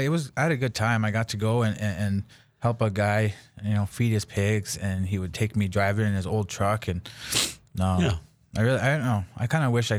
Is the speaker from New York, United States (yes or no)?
no; Mandaree, North Dakota, United States; Yeah, I grew up in Mandaree, North Dakota, north of Dickinson. I was born in Watford City at the hospital there. I grew up in Mandaree.